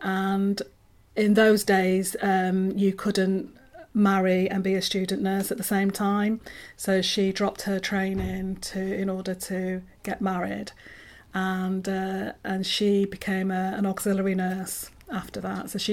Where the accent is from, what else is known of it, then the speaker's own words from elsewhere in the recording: Manchester, North West England, United Kingdom; Right, yes, I was born in Manchester and went to school in Manchester. We moved a couple of times over my childhood, and ultimately we moved to a place called Withington, where I went to school, a convent school, in Didsbury